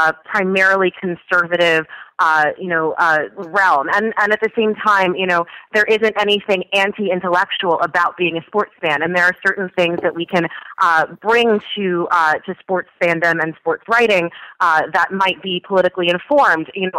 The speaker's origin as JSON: {"language": "English", "town": "New York City", "region": "New York", "country": "United States", "tie": "born or raised there", "said": "I grew up in New York City, so, you know, a relatively progressive place."}